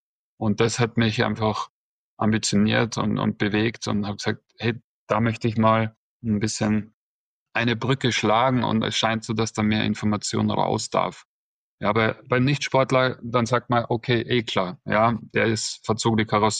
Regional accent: Munich, Bavaria, Germany; Jetzt ist man normal als Münchner Skifahrer eher ein Südschwede, sage ich immer.

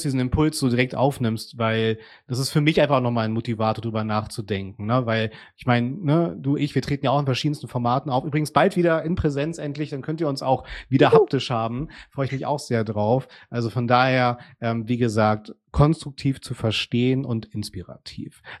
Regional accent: Hamburg, Germany; in meiner Heimatstadt Hamburg

